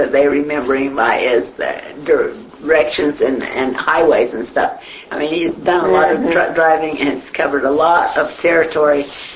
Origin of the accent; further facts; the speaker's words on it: Delta, Utah, United States; I was from Delta.